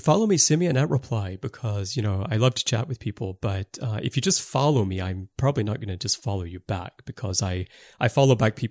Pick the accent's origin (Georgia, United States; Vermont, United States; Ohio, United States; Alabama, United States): Alabama, United States; Birmingham; I was in university in Tuscaloosa at the time, but my hometown was Birmingham.